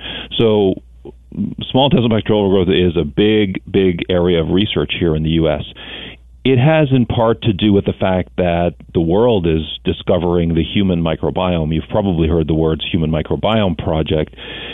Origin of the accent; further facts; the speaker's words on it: Thunder Bay, Ontario, Canada; born there; I am. I was born in Thunder Bay, Ontario, for your listeners. That's a little remote part of Ontario.